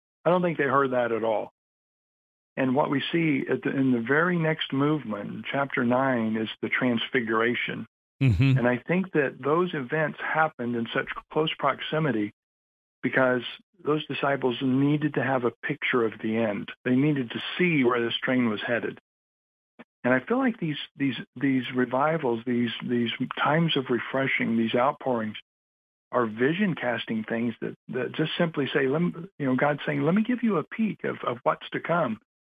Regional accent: Indiana, United States; So I grew up just outside Indianapolis, between Indy and Lafayette. I'm a Purdue University graduate.

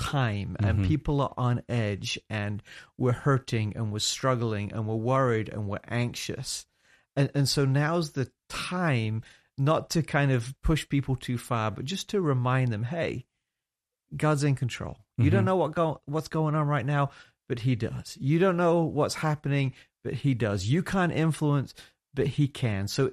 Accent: England, United Kingdom; moved away as an adult; now in United States; And obviously I'm from England, so I'm kind of new to this whole America thing.

